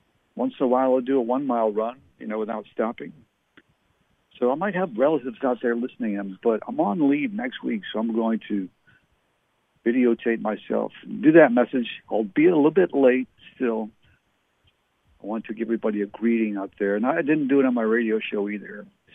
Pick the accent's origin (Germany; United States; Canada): Canada; born there; My parents were English. I was born in Canada, so I never did learn to speak like they did, you see. Yes, I have an English accent.